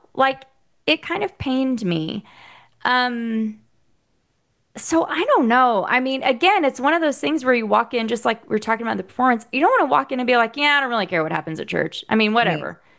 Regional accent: Oklahoma, United States; also born or lived in Texas / Northern Indiana; I am originally from Oklahoma. We've been in Texas for 15 years, but I lived in Northern Indiana nice. For a couple of years.

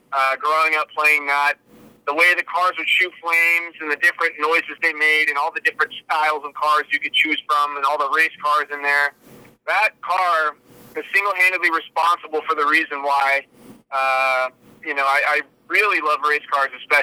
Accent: Newbury Park, California, United States; So I hail from Newbury Park, California, actually not too far from where I think where Pat Long is from.

